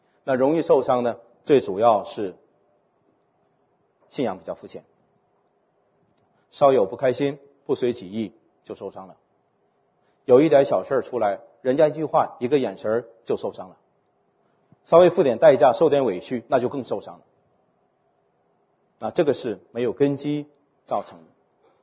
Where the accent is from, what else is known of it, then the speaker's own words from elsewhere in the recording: China; 我们中国人很多这种的成语叫做见财眼开，是吧？